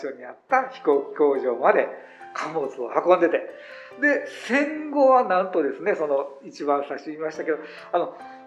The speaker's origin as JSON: {"language": "Japanese", "region": "Osaka", "country": "Japan", "lives_now": "Nishinomiya, Japan", "said": "いや、私、大阪です。"}